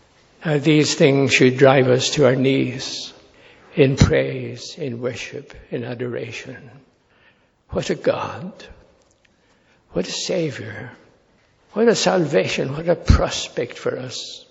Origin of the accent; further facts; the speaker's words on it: Ireland; I find it difficult to say that as an Irishman.